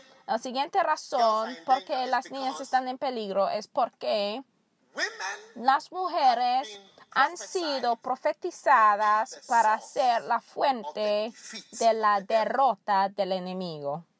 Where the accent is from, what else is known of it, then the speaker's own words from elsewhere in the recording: Switzerland; Yo sé esto porque de ahí vengo, pues yo soy de Suiza y no tengo ninguna vergüenza por eso.